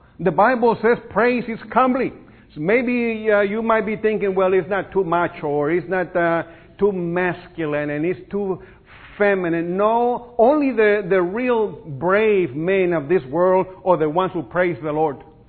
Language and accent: English; Beeville, Texas, United States; This is in my hometown of Beeville.